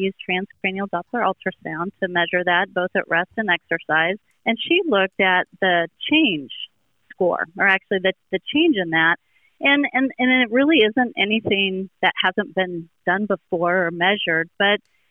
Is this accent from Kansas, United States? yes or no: yes; Kansas, United States; And so I grew up in Western Kansas, and they were going to get a physical therapy program.